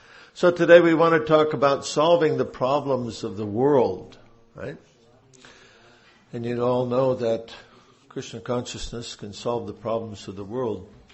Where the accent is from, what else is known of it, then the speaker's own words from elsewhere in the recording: United States; I'm from the United States, visiting your lovely country for the second time.